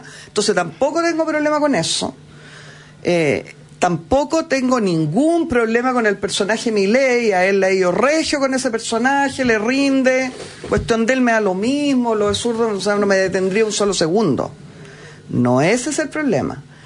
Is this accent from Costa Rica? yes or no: no; Chile; Que yo encuentro que, como chilena, ¿ya?, nos deja muy mal.